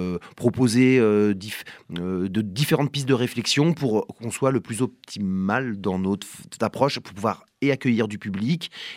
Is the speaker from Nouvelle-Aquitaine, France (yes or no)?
no; Nantes, Pays de la Loire, France; born there; Je suis natif de Nantes, j'arrive ici dans une région très accueillante.